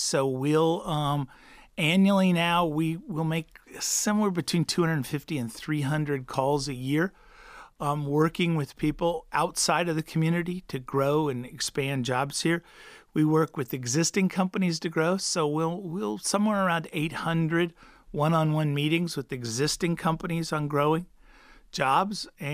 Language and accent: English; Missouri, United States; also born or lived in Texas; Missouri, that was very rural when I grew up. Population's grown and it's far more urban now. But then I came here from Texas.